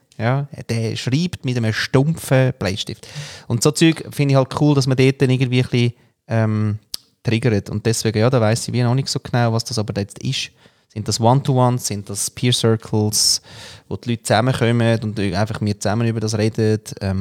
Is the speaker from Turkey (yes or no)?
no; Austria; das kann ich als Österreicher kann ich das nie sagen.